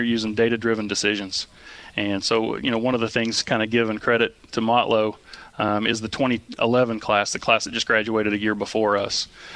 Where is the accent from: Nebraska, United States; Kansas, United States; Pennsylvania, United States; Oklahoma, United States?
Oklahoma, United States; moved away as an adult; now in Tennessee, United States; And was born and raised in Oklahoma, but with kind of the downturn of the economy a few years ago, I had moved out to Tennessee